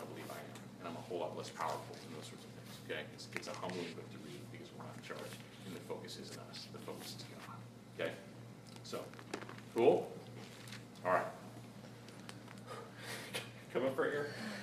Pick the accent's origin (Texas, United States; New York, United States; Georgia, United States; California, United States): Texas, United States; That is not the society that I grew up in the Bible Belt in Texas.